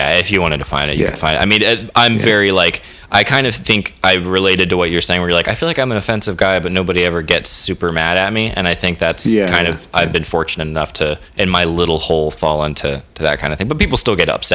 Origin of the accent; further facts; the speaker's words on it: Florida, United States; And I wrote a joke where I say I was in Florida. I'm from Florida.